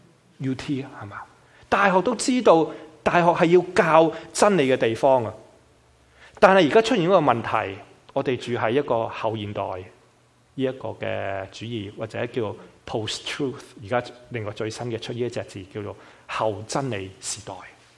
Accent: Guangdong, China; accent: Cantonese; 我们广东话那句啰啰乱。

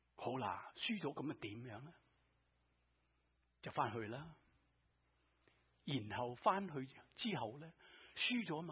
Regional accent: Shanghai, China; born there; 我喺上海市出世嘅，但我心系中意乡村生活。

